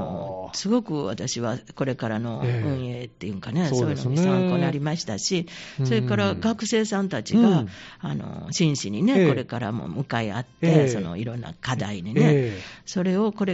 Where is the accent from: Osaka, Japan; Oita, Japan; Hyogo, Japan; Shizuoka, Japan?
Osaka, Japan; 私も大阪の人間やからね